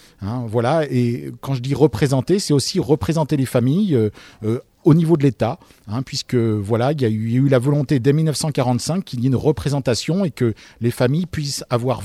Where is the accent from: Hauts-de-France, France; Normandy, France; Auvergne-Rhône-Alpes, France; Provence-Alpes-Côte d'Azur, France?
Auvergne-Rhône-Alpes, France; nous, association, on connaît bien le milieu rural, on est tous issus de la Loire au sens large